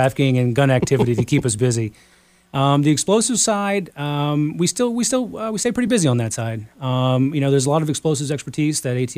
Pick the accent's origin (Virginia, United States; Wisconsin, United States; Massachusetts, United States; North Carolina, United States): Virginia, United States; Arlington; also born or lived in Bristol, Virginia; So I'm born and raised in Arlington County, Virginia.